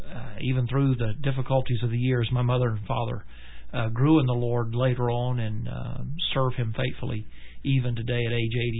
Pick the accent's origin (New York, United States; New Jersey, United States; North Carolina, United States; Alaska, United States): North Carolina, United States; Robbins; born there; I was born in Robbins, North Carolina, a small town in the eastern part of the state